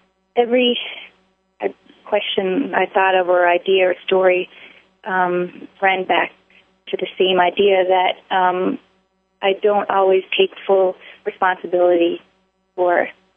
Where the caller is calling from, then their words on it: New York City, New York, United States; I'm calling from New York.